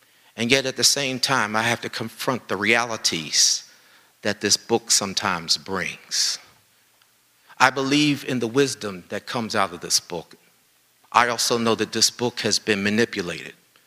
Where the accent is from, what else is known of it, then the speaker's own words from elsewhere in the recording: Ohio, United States; born there; also born or lived in Pennsylvania / West Virginia / Washington, D.C.; now in Charlottesville, United States; I was born in Ohio. I lived in Pennsylvania, West Virginia, the Washington, D.C. metropolitan area, and finally arriving here at Charlottesville.